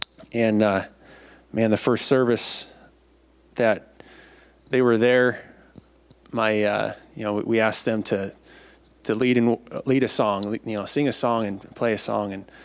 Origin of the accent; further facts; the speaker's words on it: Washington, United States; Growing up in Eastern Washington, there's a lot of small churches, a lot of home missions churches. And I was involved with them for most of my life growing up. My dad pastored a small church in Clealum.